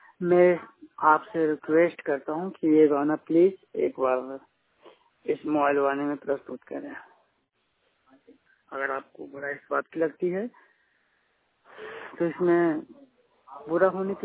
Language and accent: Hindi; Bihar, India; मैं बिहार से आता हूँ, बिहार से